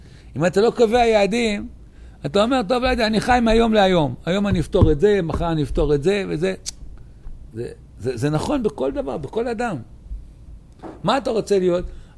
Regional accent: Tel Aviv, Tel Aviv District, Israel; גדלתי בשכונה בתל אביב, לא כל כך דתית, אבל ההורים שלי זכיתי, שם אותי במקום מאוד מאוד חרדי. גדלתי חרדי.

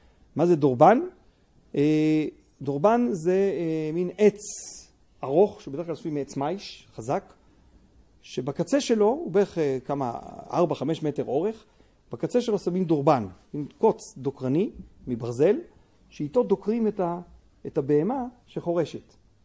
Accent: Bnei Darom, Southern District, Israel; וגדלתי בבני דרום מושב

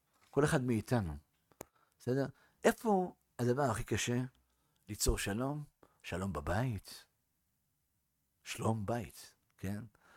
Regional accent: Northern District, Israel; now in Jerusalem, Israel; אני באתי מהצפון לפני שנתיים, שם הכל בשנתי, הכל לאט

